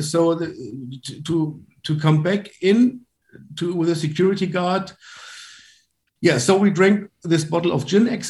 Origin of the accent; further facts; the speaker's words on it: Hesse, Germany; English is a second language; I grew up next to Frankfurt, in a little village next to Frankfurt